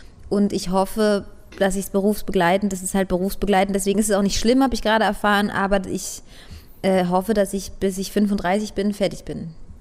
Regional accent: East Germany, Germany; Ich komme selber aus der DDR

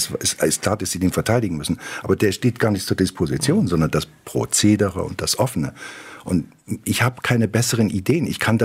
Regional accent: Germany; Und ich bin in der DDR groß geworden.

